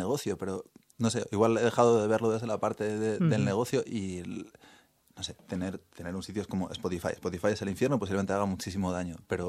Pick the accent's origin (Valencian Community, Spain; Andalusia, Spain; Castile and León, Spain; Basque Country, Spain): Castile and León, Spain; León; me acuerdo de tener 17 años, soy de León, estar en una ciudad pequeña